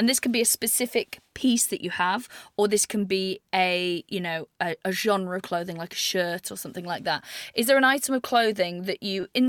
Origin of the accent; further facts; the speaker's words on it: Wales, United Kingdom; I'm from Wales